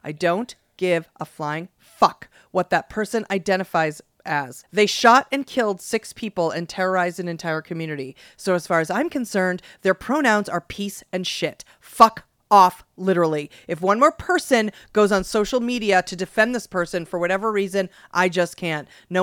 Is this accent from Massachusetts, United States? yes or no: yes; Massachusetts, United States; moved away; Though we don't live in Massachusetts, I am from Massachusetts